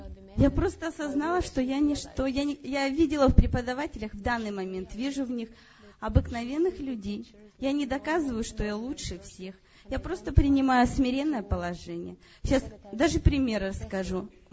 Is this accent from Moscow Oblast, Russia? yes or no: no; Kalmykia, Russia; я из Калмыкии сама